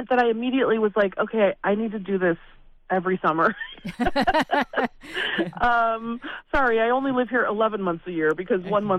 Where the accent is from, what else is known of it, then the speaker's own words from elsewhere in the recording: Seattle, Washington, United States; I grew up in Seattle. I don't mind when it's gray and rainy.